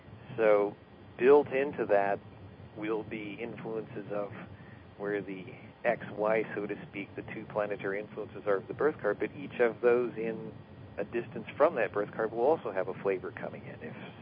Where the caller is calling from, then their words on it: San Diego, California, United States; Sunny San Diego at this